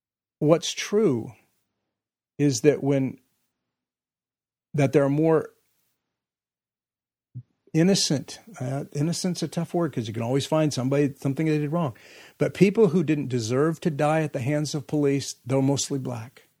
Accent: California, United States; I grew up in California, so I didn't see a lot of that overtly.

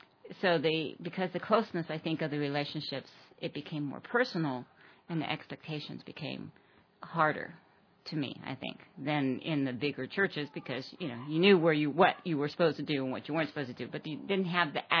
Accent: Ohio, United States; I grew up in Ohio in the Methodist Church.

